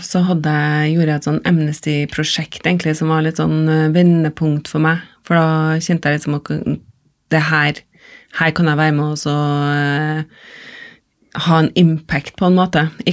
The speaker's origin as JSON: {"language": "Norwegian", "town": "Trondheim", "region": "Trøndelag", "country": "Norway", "tie": "born or raised there", "said": "Og jeg har vokst opp i Trondheim, og Trondheimsfjorden, der vi har mye å lære oss."}